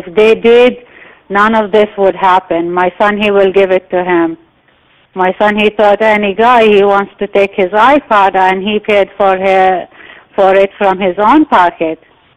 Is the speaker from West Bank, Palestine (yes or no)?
yes; Bethlehem, West Bank, Palestine; born there; English is a second language; I have a dark skin. I look like Arab because I was born in here in Bethlehem.